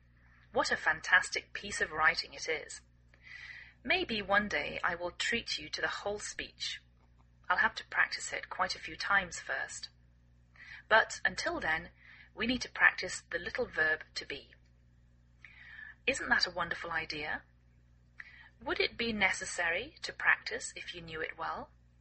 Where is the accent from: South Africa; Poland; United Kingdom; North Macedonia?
United Kingdom; England; now in United States